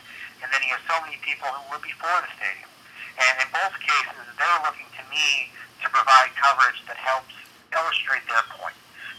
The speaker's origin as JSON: {"language": "English", "region": "Pennsylvania", "country": "United States", "tie": "born or raised there", "said": "I would consider myself a Rays fan, though I grew up in Pennsylvania, and so my allegiance is first or kind of the Phillies in the National League"}